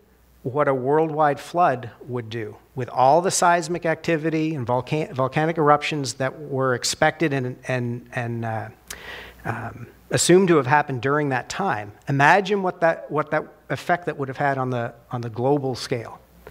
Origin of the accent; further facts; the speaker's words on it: Nova Scotia, Canada; Even me growing up in Nova Scotia, I heard about it, right?